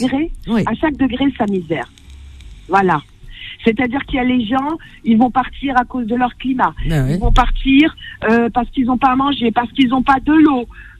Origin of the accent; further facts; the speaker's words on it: France; born there; also born or lived in Algeria; Donc moi, je suis née en France, mais j'ai vécu en Algérie